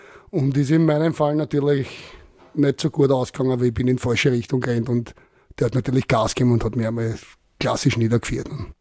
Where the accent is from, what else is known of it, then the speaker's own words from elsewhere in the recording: Vienna, Austria; Ich habe angefangen zum Fußballspielen bei Wienerberg. Sind wir dann umgezogen vom 12. Bezirk in den 3.